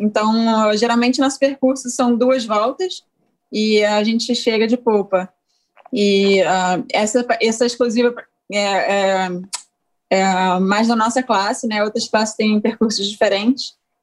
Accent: Niterói, Rio de Janeiro, Brazil; Bom, eu nasci aqui em Niterói, no Rio de Janeiro. E sempre cresci circundada por água aqui.

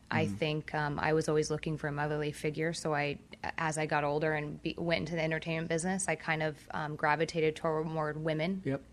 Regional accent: California, United States; I did. I grew up in Orange County.

